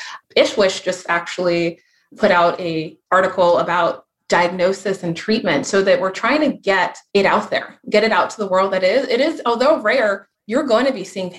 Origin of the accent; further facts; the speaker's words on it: Nigeria; but I'm super competitive, and I'm Nigerian. We are cocky. We are tough.